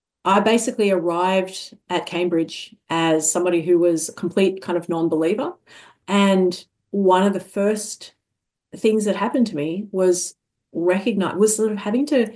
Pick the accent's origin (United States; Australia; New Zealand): Australia; moved away as an adult; I grew up in Australia, which is a very kind of, secular country. I grew up in a really loving home that encouraged me to grapple with ideas, but very much like a non-Christian home.